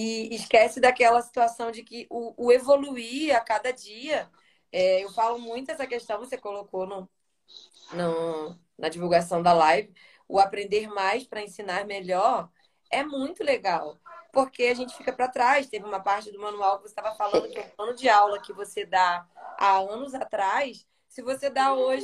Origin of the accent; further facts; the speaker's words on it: Paracambi, Rio de Janeiro, Brazil; Eu sou do Rio, eu moro em Paracambi, uma cidade do Rio.